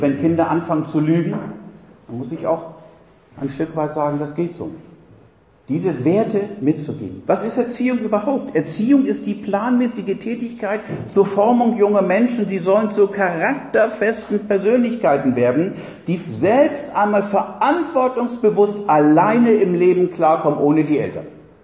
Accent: Ahrensburg, Schleswig-Holstein, Germany; Da gab es mal in Ahrensburg, in meiner Heimatstadt, so eine nette Geschichte.

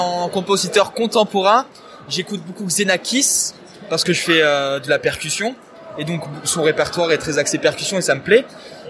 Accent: Metz, Grand Est, France; On a une salle, on est de Metz.

